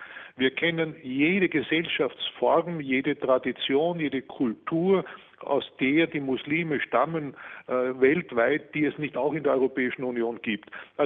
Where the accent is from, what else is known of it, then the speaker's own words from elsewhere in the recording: Austria; und ich bin ja Österreicher